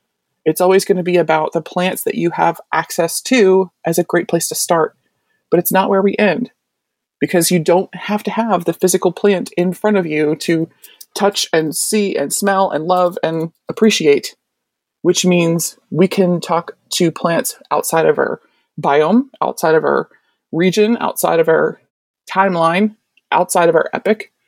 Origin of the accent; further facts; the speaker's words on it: Baltimore, Maryland, United States; I grew up in Baltimore City, and there's one tree per block.